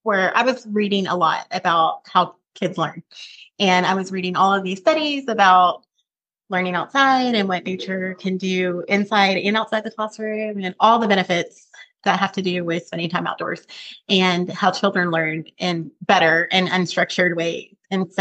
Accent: Texas, United States; I'm actually from Texas, but we relocated to just north of the Smokies about 3 years ago. So now we're living in East Tennessee.

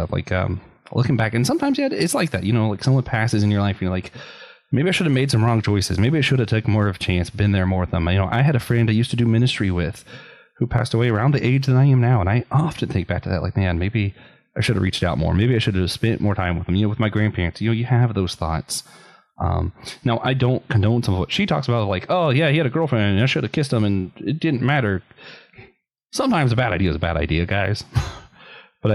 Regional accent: Florida, United States; I grew up in Florida, North Carolina hurricane to Florida hurricanes, two different things.

